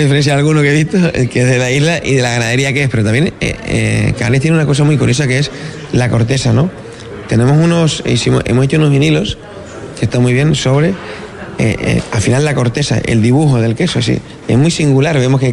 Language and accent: Spanish; El Hierro, Canary Islands, Spain; Aparte que porque yo, siendo una isla no capitalina, soy del Hierro